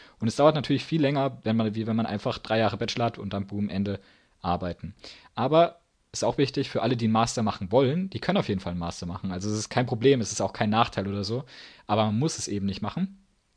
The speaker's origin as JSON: {"language": "German", "region": "Baden-Württemberg", "country": "Germany", "said": "Ich komme jetzt aus Baden-Württemberg, würde ich in Berlin studieren, wäre die Distanz wahrscheinlich noch größer als in London."}